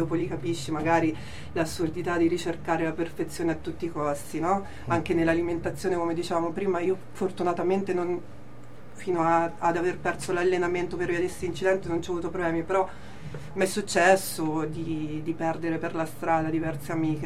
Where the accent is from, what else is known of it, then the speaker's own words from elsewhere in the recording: Bastia Umbra, Umbria, Italy; Sì, sono di Bastia, umbra.